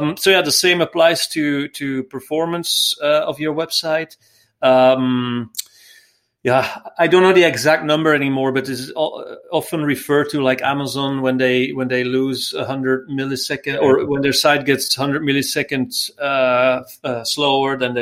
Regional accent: Belgium; English is a second language; I'm from Belgium, by the way.

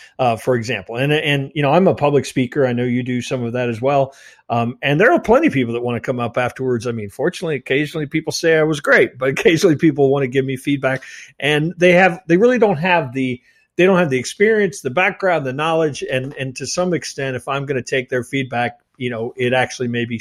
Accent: Midwest, United States; I'm a Midwesterner

